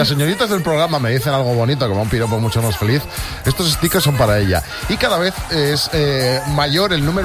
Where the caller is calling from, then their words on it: Hospitalet de Llobregat, Catalonia, Spain; de Hospitalet de Llobregat.